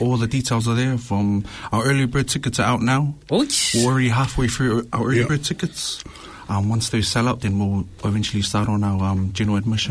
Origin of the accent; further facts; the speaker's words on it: Mangere, Auckland, New Zealand; now in Rewa, New Zealand; Born and raised in Mangere, reside in Rewa.